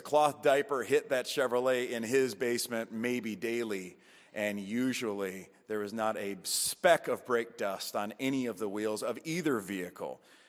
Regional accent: Wisconsin, United States; now in Hickory, United States; I have no question, unapologetically, although I'm from Wisconsin, people assume that means I have something to do with cows.

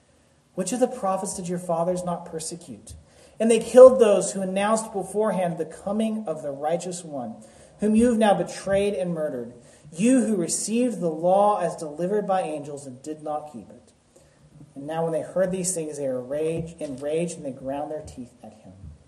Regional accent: the South, United States; I grew up in the South where we don't have these things, but I hear these things called blizzards.

